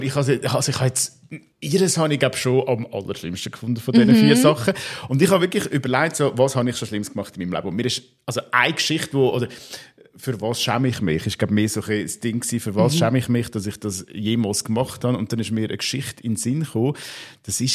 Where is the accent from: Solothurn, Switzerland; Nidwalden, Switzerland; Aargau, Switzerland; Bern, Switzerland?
Aargau, Switzerland; bei uns im Aargau